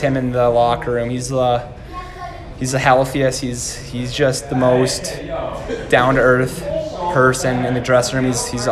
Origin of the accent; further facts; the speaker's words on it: Didsbury, Alberta, Canada; I'm 18 years old, and I'm from Didsbury, Alberta.